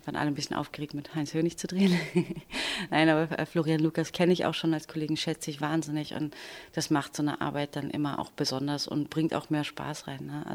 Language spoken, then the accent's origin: German; Schöneberg, Berlin, Germany; also eben in Schöneberg, wo ich aufgewachsen bin, zur Schule gegangen bin und alles, war herrlich.